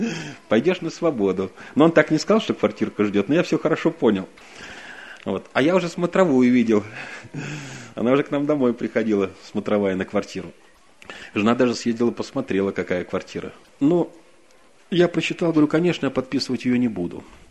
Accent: Saint Petersburg, Russia; Получить могу только я, потому что я коренной житель.

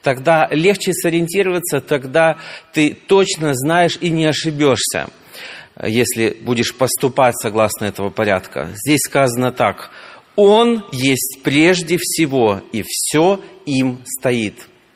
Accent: Zheleznogorsk, Kursk Oblast, Russia; Я приехал из Железногорска. Это Курская область нашей большой страны, небольшой городок, где есть дружная, сильная церковь, около 300 членов.

